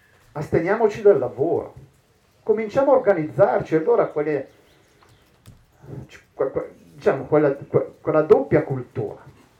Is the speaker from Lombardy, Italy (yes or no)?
yes; Arcore, Lombardy, Italy; io sono nato e cresciuto ad Arcore